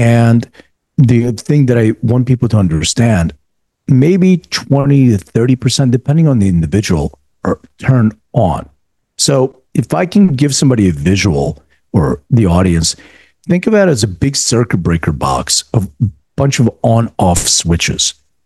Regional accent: Philadelphia, Pennsylvania, United States; now in Los Angeles, United States; So I live in Los Angeles. I'm from Philadelphia.

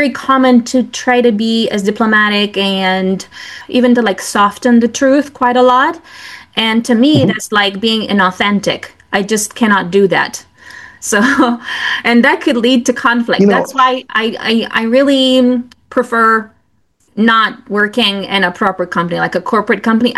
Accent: Romania; now in United Kingdom; let's say I'm from Romania, okay, and I speak my mind, and I have been in the UK for 20 years

